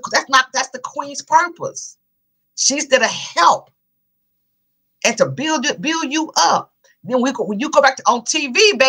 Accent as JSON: {"language": "English", "region": "Tennessee", "country": "United States", "tie": "born or raised there", "said": "So I was raised in Tennessee."}